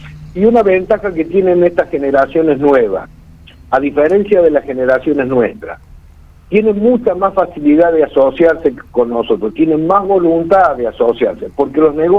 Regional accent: Argentina; yo lo pienso como argentino, quiero quedarme en Argentina, he vivido en el exterior en dos oportunidades, he tenido empresa en el exterior y sigo apostando por Argentina.

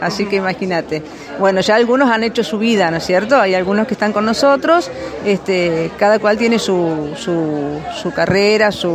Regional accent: Córdoba, Argentina; Somos del sur de la provincia de Córdoba

